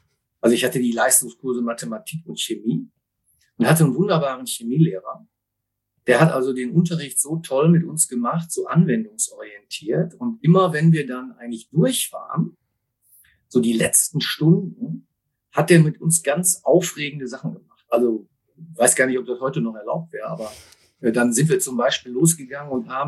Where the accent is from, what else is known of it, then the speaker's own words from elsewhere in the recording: Essen, North Rhine-Westphalia, Germany; born there; Also als gebürtiger Essener, für die, die aus dem Ruhrgebiet kommen und das hören, ist das nicht ganz so einfach, dann in Gelsenkirchen zu arbeiten.